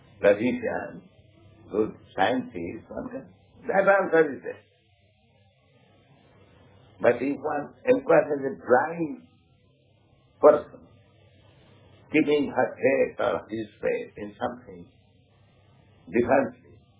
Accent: India; of course we are Indian, we are poor, that's another.

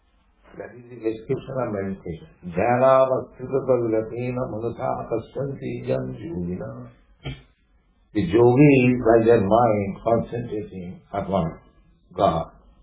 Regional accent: India; English is a second language; It's like we are Indian, we cannot tolerate such strong, but it comes thinking. Cool. Similarly, in India, you cannot tolerate the scorching heat.

